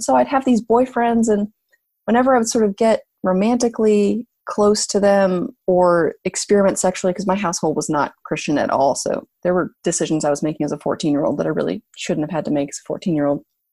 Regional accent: California, United States; now in New England, United States; I am still a Californian for sure.

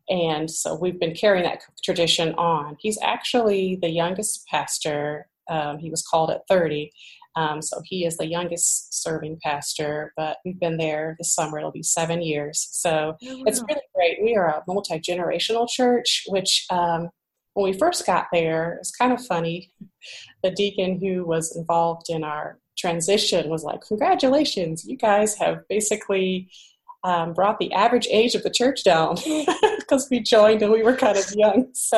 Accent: Champaign, Illinois, United States; now in Chicago, United States; I am not from Chicago. I'm from Champaign, Illinois, which is about 2 hours south.

